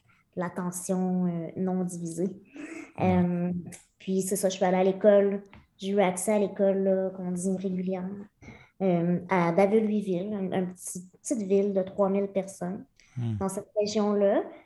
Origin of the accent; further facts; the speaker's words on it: Lemieux, Quebec, Canada; Je suis née à Québec, mais à l'âge de 8 mois, mes parents ont déménagé à Lemieux, qui est un petit village de moins de 300 personnes dans la région de Victoriaville, donc le centre du Québec.